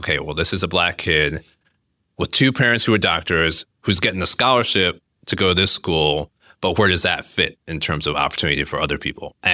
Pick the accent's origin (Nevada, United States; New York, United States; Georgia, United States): Georgia, United States; Atlanta; born or raised there